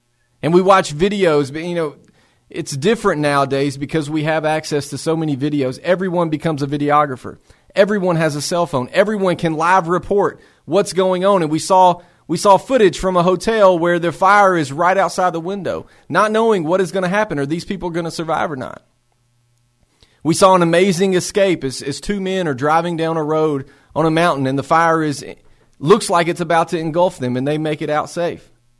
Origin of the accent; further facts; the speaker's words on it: Tennessee, United States; moved away as an adult; now in Knoxville, United States; I'm a transplant to the Knoxville, to East Tennessee. But growing up in Middle Tennessee, every single summer, we went to vacation in Gatlinburg.